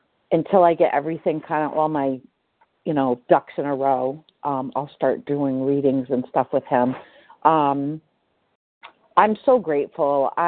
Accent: Rhode Island, United States; I'm from Rhode Island.

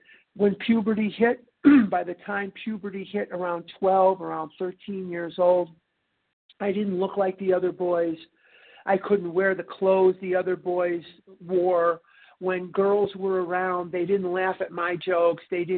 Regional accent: Chicago, Illinois, United States; I'm born and raised in Chicago.

